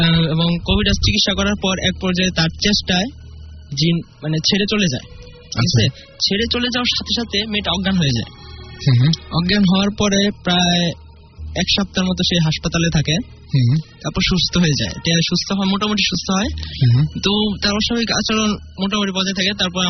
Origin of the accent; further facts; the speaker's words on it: Narsingdi, Dhaka Division, Bangladesh; আমি নরসিংদী থেকে এসেছি, আমি ঢাকা নর্ড এম কলেজে পড়ছি।